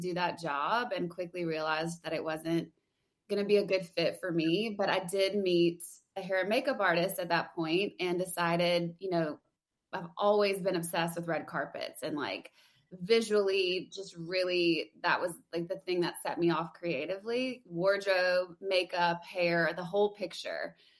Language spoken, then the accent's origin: English; Louisiana, United States; Well, I'm from Louisiana, so I went to LSU and I have a public relations degree